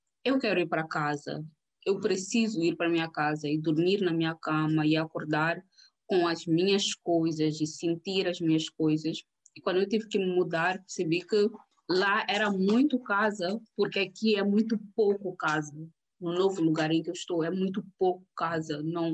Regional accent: Maputo, Maputo City, Mozambique; Eu nasci em Maputo, cresci em Maputo, cresci no bairro ferroviário, tal como Benjamin, nunca precisei sair da minha zona para encontrar hospital, escola, fiz ensino primário e secundário todo perto de casa.

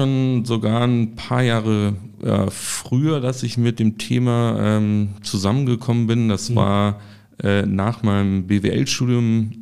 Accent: Munich, Bavaria, Germany; meine Eltern wohnen in München, also ich komme ja auch ursprünglich aus München

